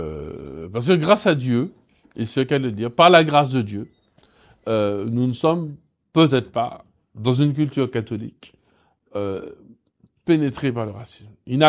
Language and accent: French; Martinique, France; Et tu dis, je suis de la France, la Martinique.